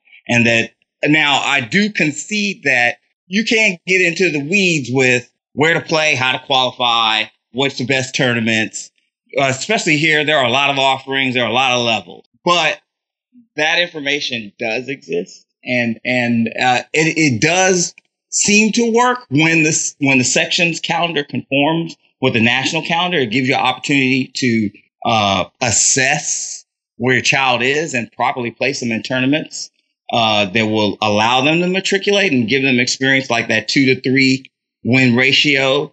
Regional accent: Missouri, United States; born there; I was born in Missouri and I visited regularly

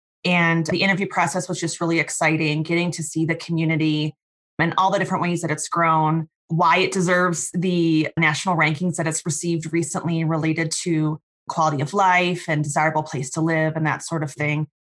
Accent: Midwest, United States; accent: Midwestern; You can tell by my accent, I've spent a lot of time in the Midwest.

